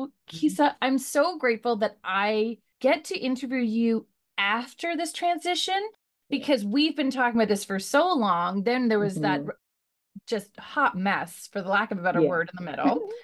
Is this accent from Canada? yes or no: yes; Canada; I'm Canadian. I'm like, okay, no problem.